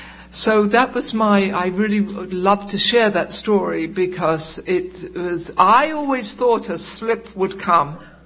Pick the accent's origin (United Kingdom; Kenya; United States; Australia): United Kingdom; not only am I an alcoholic, but I'm British